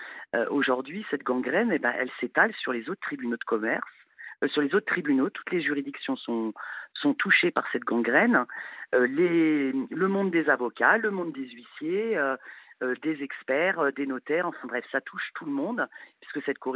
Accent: Clermont-Ferrand, Auvergne-Rhône-Alpes, France; donc moi, je suis du Puy-de-Dôme, hein, de Clermont-Ferrand.

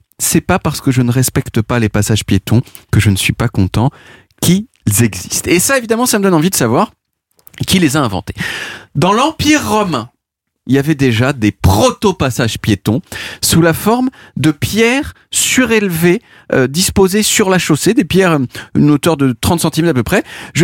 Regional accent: France; je suis français

